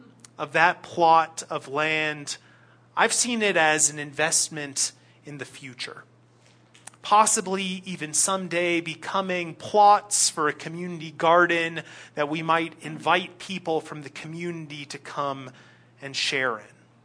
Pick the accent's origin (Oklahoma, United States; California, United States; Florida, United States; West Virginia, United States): California, United States; despite what I had come to expect growing up in California